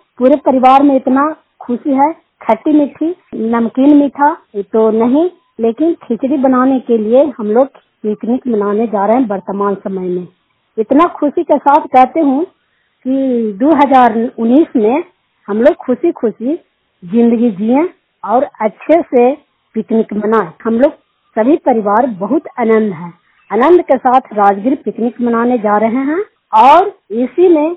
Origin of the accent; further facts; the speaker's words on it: Bihar, India; मैं नालंदा जिला के रहने वाले हूँ।